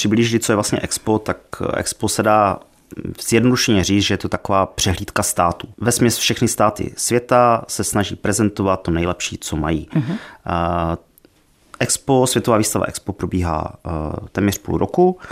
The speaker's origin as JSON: {"language": "Czech", "town": "Poruba", "region": "Moravian-Silesian Region", "country": "Czechia", "said": "Já jsem z elektrikář z Poruby."}